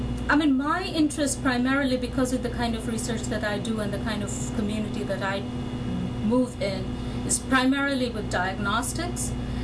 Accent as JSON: {"language": "English", "country": "India", "tie": "born or raised there", "moved": "as an adult", "said": "I grew up in India and I studied there until I had my PhD and then I came to this country."}